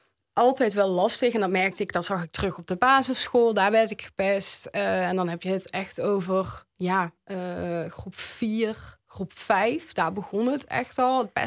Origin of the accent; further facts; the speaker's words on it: Reuver, Limburg, Netherlands; 24 jaar, ja. En ik ben eigenlijk opgegroeid in Reuven